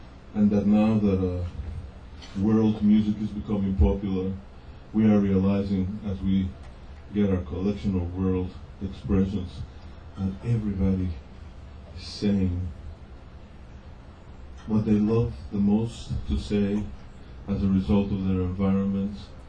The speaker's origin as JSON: {"language": "English", "country": "Mexico", "tie": "born or raised there", "said": "I was born and raised in Mexico from Honduranian parents, ethnic background."}